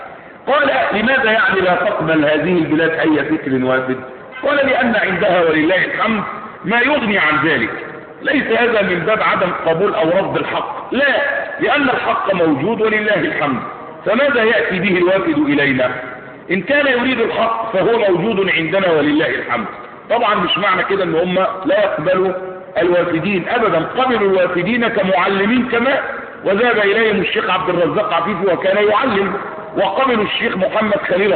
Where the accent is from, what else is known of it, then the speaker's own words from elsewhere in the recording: Egypt; إحنا مصريين أه